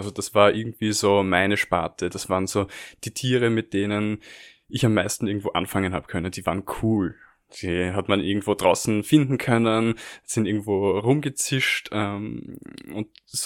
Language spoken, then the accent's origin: German; Lower Austria, Austria; Ich komme aus der Nähe von Wien, genauer gesagt 50 Kilometer südlich von Wien. Ich habe Zoologie an der Uni Wien studiert